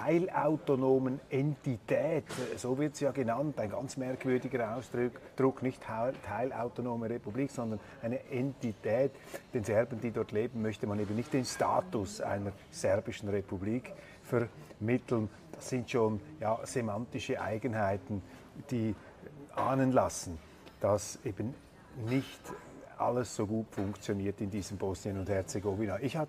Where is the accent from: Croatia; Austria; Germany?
Croatia; Zagreb, City of Zagreb; Ich komme aus Zagreb